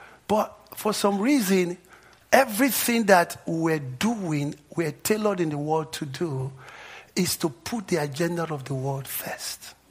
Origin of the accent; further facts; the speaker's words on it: Nigeria; I grew up, and in the environment I grew up in Nigeria